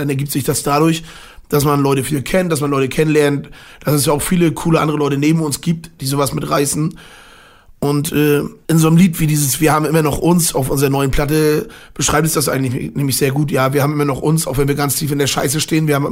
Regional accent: Jarmen, Mecklenburg-Vorpommern, Germany; Ich bin in Jarmen aufgewachsen, ja, da gab es nicht mal gab es keinen Jugendclub oder sowas. Da ist der letzte Bus am Freitag um 15 Uhr gefahren und der erste wieder am Montag früh.

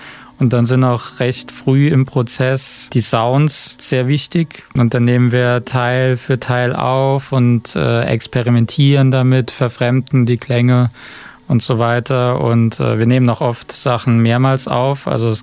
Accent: Lucerne, Switzerland; Wir kommen aus Luzern in der Schweiz.

